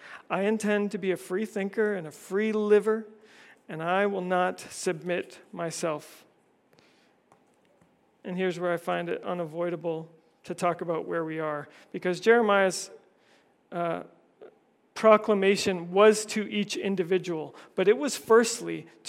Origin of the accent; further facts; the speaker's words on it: Canada; Or if you're in Canada, my home country, it's now Pride season.